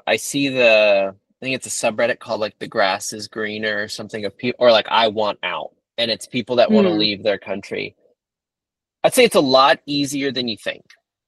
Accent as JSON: {"language": "English", "region": "Chesapeake Bay area", "country": "United States", "tie": "born or raised there", "said": "And I grew up on the water. I grew up on the Chesapeake Bay."}